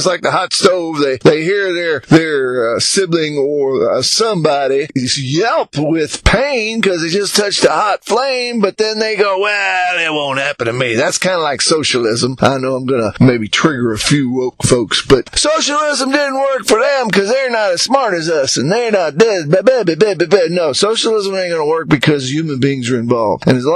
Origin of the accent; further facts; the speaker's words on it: United States; born there; I'm glad I was born in America, because I really don't think I speak English. I speak American, but I'm really glad that I was born in America, because if this was not my native language, I wouldn't be able to operate in the world